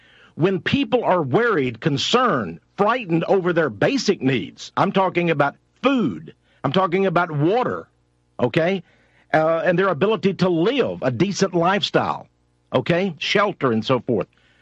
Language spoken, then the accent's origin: English; Texas, United States; Now, you know, I come from East Texas.